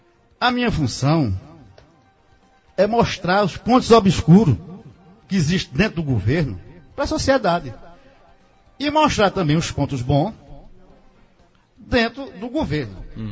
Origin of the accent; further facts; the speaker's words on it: Pernambuco, Brazil; eu sou do sertão do Pajeú, moro em um distrito que geograficamente é serras